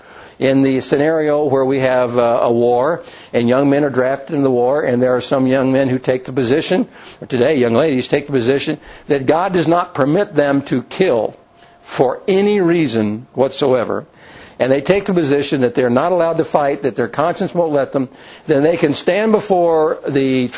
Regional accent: Louisville, Kentucky, United States; Some of you remember that in my hometown, Louisville, Kentucky, there was a very famous young athlete named Cassius Clay

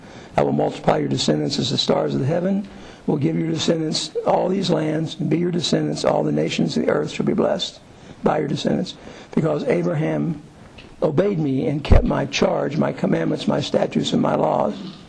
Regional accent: Kentucky, United States; You know, I come from Kentucky.

